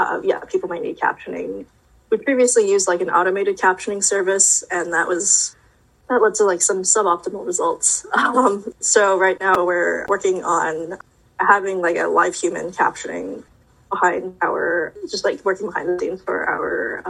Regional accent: Maine, United States; I grew up in Maine. I grew up close to Augusta, and most of my childhood was spent in Maine.

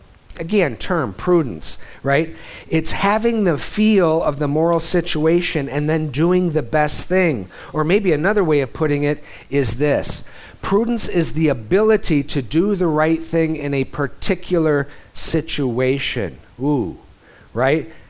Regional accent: Missoula, Montana, United States; Well, growing up in Missoula, Montana, I was like, whoa.

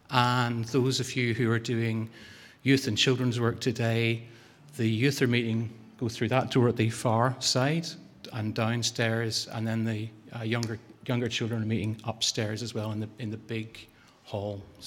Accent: Northern Ireland, United Kingdom; accent: Northern Irish; Sorry, that's my Northern Irish accent.

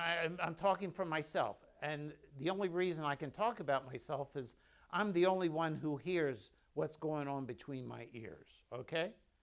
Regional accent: Lake Wales, Florida, United States; I come from Lake Wales. I live in Lake Wales.

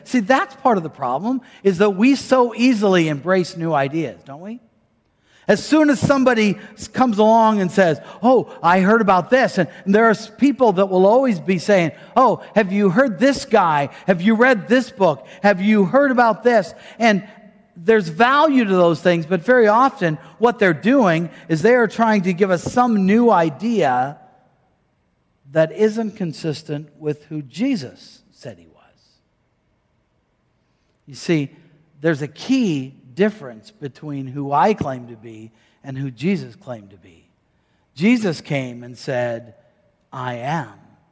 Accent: Iowa, United States; I grew up in Iowa.

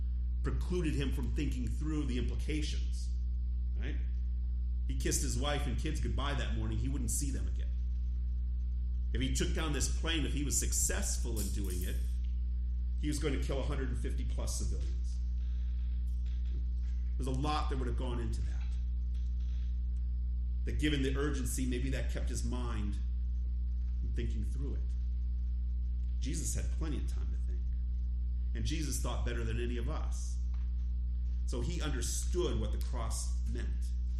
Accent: United States; born there; I was born in America, went to Sunday school when I was a little kid, so I'm a Christian, right?

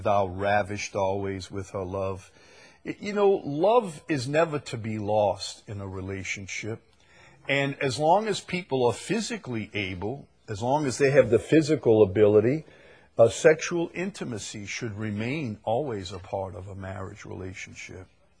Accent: Chalmette, Louisiana, United States; Now, I'm from Chalmette, and I've seen some strange women

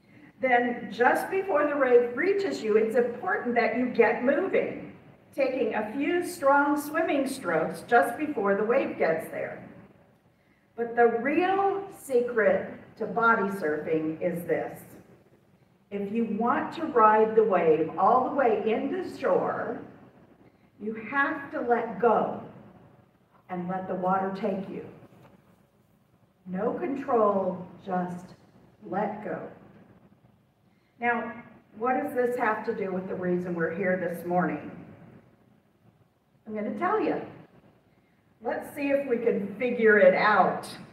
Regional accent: Florida, United States; now in Indiana; Growing up in South Florida, as I did, is, and I know this will come as a great shock to you, very different than growing up in Indiana.

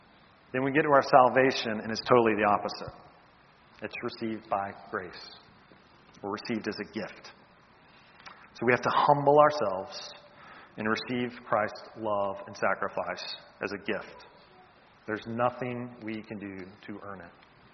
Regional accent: the South, United States; You see, being American, growing up in the South, the Bible Belt, being raised in church, voting a certain way does not mean you belong to God.

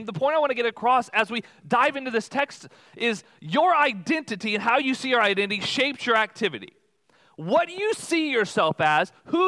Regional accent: Texas, United States; We grew up in Texas, and so down in Texas, there's this national park called Big Bend National Park

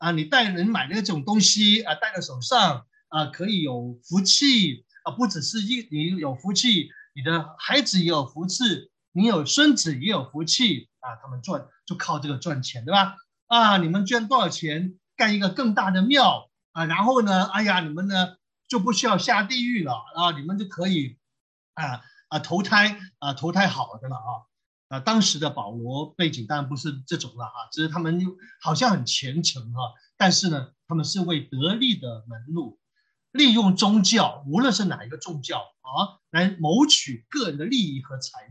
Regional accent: China; 但我们中国人真的很庸俗啊。

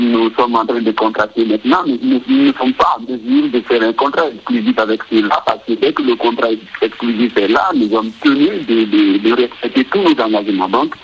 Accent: Guinea; surtout chez nous en Guinée

